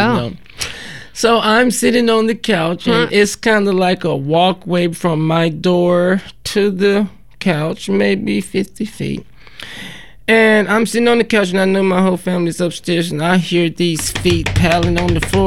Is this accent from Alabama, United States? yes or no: yes; Alabama, United States; accent: Southern; now in Oregon, United States; You know, I'm from Alabama. I'm a country boy, as if you can't tell from that accent. But, you know, I grew up in the river, walking through the river, swimming in the river, fishing in the river, you name it, I did it in the river.